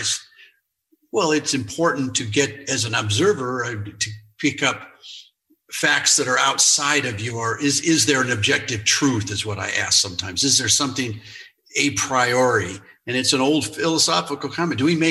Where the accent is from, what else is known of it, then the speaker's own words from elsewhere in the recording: Denver, Colorado, United States; I grew up in Denver when I was a kid.